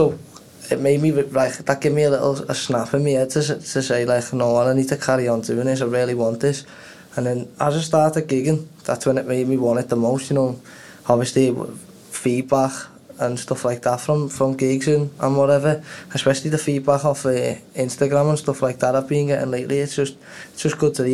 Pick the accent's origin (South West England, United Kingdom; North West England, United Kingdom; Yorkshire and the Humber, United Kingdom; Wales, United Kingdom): North West England, United Kingdom; Liverpool; Well, I'm from Everton. So a place called Langey on Everton. I grew up there, and I ended up staying there till I was about 18, and then my mum moved out, well, up to Warrington. So from there, I ended up staying in Liverpool for 2 years